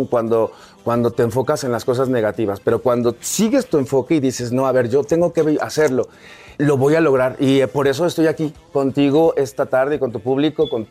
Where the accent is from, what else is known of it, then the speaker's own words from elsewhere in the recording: Mexico; Yo soy orgullosamente mexicano